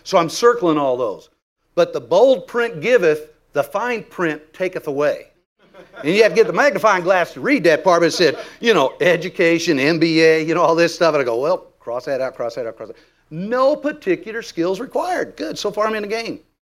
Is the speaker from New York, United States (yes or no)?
no; Texas, United States; I'm from Texas. I'm in Austin.